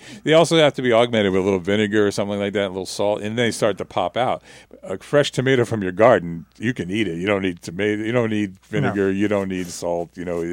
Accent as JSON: {"language": "English", "country": "Ireland", "said": "I'm an Irishman."}